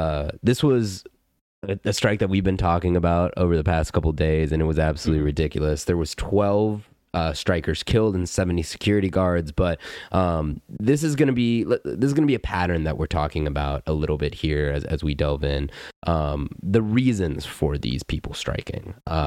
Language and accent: English; Atlanta, Georgia, United States; I'm from Atlanta, so we constantly deal with the pilot strikes there